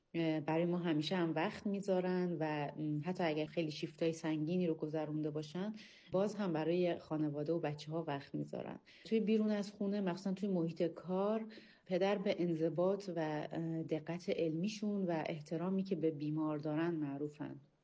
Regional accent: Mashhad, Razavi Khorasan, Iran; born there; فرزند دوم که متولد سال 73 هم و در مشهد به دنیا اومدم. الانم مشهد هستم

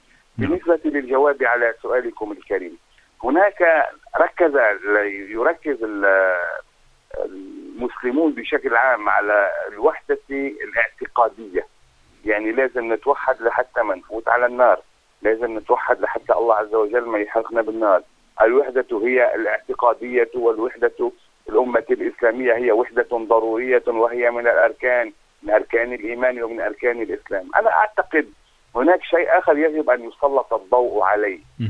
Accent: Lebanon; أنا كعربي، أنا كمسلم، أنا كلبناني،

